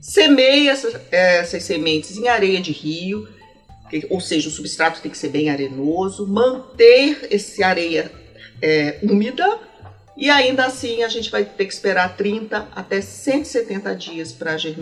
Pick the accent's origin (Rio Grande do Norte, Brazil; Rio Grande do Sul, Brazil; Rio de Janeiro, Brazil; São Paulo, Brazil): Rio de Janeiro, Brazil; eu sou do Rio de Janeiro, né? A Mata Atlântica foi o meu quintal.